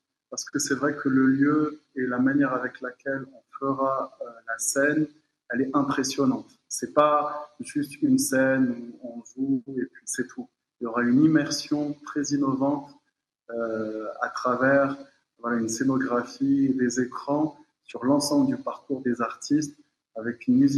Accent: Morocco; moi je suis un Marocain qui adore la musique

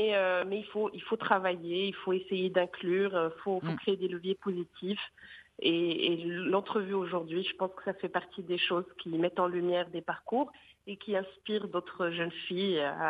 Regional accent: Rabat, Rabat-Salé-Kénitra, Morocco; Donc moi je suis native de Rabat

